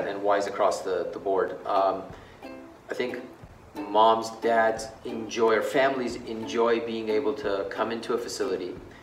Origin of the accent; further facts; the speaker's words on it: Upland, United States; So, growing up in Upland, we unfortunately did not have a full-service YMCA.